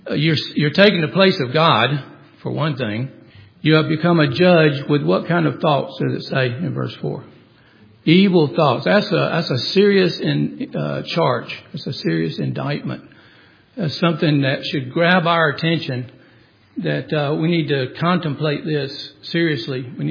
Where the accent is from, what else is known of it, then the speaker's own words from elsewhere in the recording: Phenix City, Alabama, United States; years ago when I was growing up in Phenix City, Alabama.